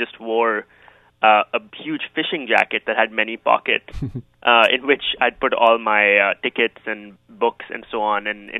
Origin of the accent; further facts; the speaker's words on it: Delhi, India; all these bombs that were going off in the 90s when I was growing up in Delhi.